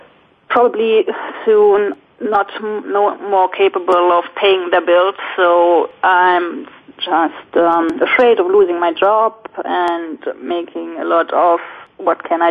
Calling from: Hanover, Lower Saxony, Germany; English is a second language; I'm calling in from Germany, from Hanover.

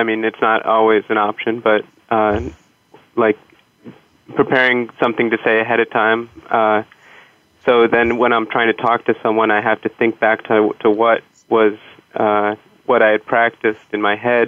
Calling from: New York City, New York, United States; I'm calling in from New York City, my office.

